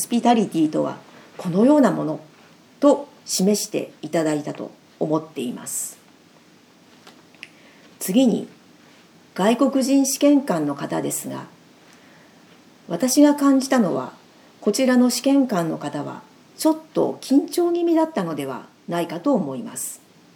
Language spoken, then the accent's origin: Japanese; Toyama, Japan; 私は富山出身で飛騨高山へはアクセスがよく、